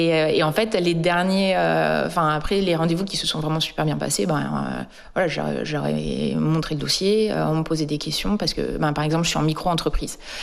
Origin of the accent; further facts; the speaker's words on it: Normandy, France; moved away as an adult; moi, je suis normande, donc je suis de Cotentin à la base, mais sauf que je suis partie après le bac. Donc à 18 ans, et puis je suis revenue cette année, donc là j'ai 44 ans